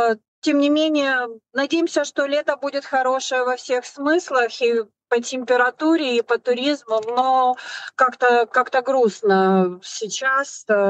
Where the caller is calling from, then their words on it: Canary Islands, Spain; Я с Тенерифе.